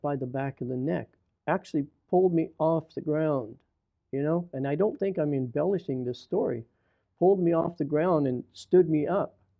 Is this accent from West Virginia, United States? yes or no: yes; West Virginia, United States; I came from West by God, Virginia, where you got to believe in something, boy. You know, I grew up that way.